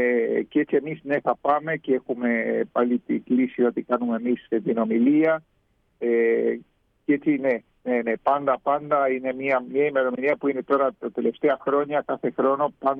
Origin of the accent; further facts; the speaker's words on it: Uruguay; Εμείς είμαστε παιδιά Ελλήνων, αλλά γεννηθήκαμε και ζούμε στην Ουρουγουάη.